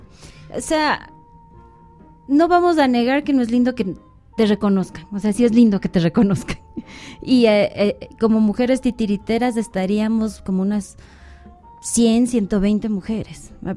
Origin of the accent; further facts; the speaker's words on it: Ecuador; somos de Ecuador, claro, estamos acá